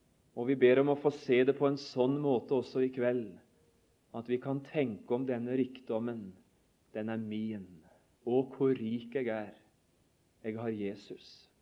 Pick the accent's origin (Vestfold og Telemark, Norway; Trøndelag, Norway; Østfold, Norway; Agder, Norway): Vestfold og Telemark, Norway; Notodden; fortelle om mammas dekketøyskap hjemme på Notodden.